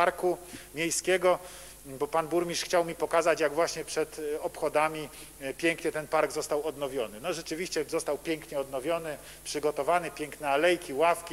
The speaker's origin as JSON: {"language": "Polish", "town": "Kraków", "region": "Lesser Poland", "country": "Poland", "tie": "born there", "said": "sam urodziłem się w jednym z największych polskich miast, w Krakowie"}